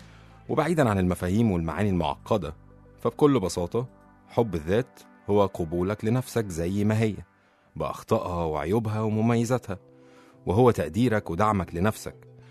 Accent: Alexandria, Alexandria Governorate, Egypt; متعتنا كانت في الشتاء إحنا كاسكندرانية

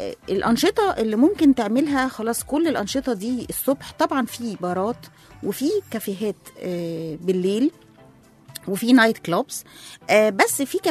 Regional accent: Egypt; وإحنا أصلا كمصريين ترحبين وبنحب السواح

